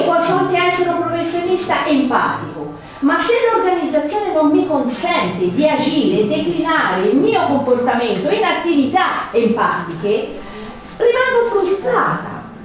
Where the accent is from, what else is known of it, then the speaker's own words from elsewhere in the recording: Tuscany, Italy; io insomma sono toscana, sono operata in Toscana